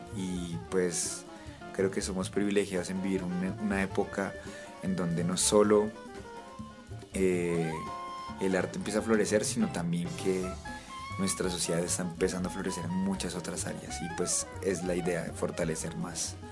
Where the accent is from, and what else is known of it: Colombia